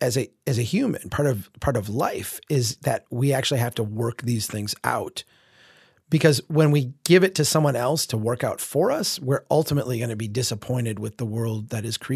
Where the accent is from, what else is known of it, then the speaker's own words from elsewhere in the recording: Minnesota, United States; And I was pointing out, and by the way, I'm a Minnesotan. That means that I'm kind of not really a flamethrower.